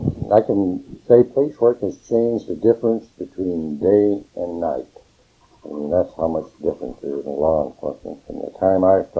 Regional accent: Mist, Oregon, United States; born there; But I was born just 60 miles from here. I was born in Mist, Oregon.

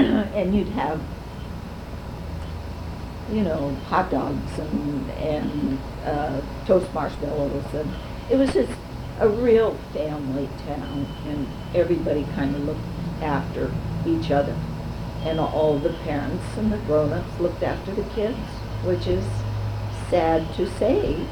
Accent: Echo, Oregon, United States; born there; now in Sherwood, United States; No, I was born in Eastern Oregon, in a little town called Echo. But my folks moved here, you know, in the 30s.

